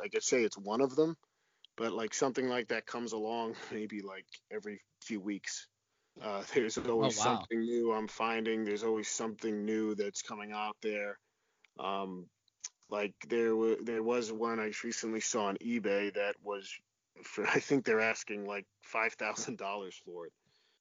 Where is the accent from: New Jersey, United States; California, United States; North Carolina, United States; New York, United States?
New Jersey, United States; my home state of New Jersey